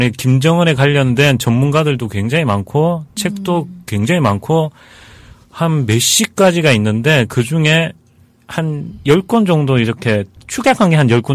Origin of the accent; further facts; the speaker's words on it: South Korea; 어차피 우리도 한국 사람이고